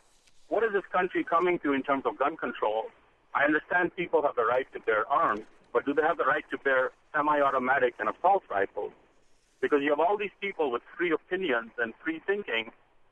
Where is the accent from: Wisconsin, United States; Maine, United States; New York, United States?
Wisconsin, United States; Milwaukee; Yeah, I'm from Milwaukee. I'm part of the Sikh community. I'm part Sikh.